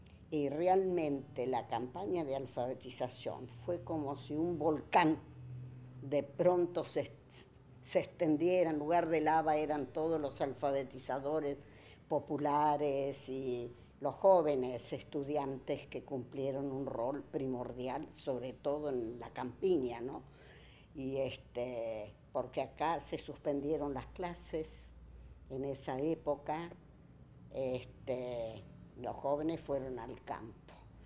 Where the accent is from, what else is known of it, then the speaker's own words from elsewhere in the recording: Concepción del Uruguay, Entre Ríos, Argentina; yo soy de la provincia de Entre Ríos. Se llama así porque está surcada por ríos, ¿verdad? Y junto con Corrientes y Misiones forman lo que se llama la Mesopotamia Argentina. Nací en Concepción del Uruguay, una ciudad a orillas